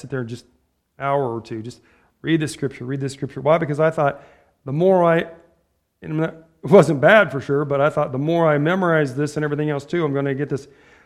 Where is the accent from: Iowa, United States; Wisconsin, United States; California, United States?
Iowa, United States; Ottumwa; I'm from Tomwa, and right up the road is Mount Pleasant, and right up the road is Fairfield.